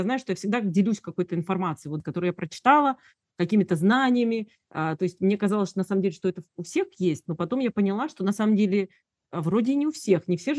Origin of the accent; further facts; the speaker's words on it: Abkhazia, Georgia; Особенно я родом из Абхазии, ты знаешь, потому что ты тоже часть моей семьи.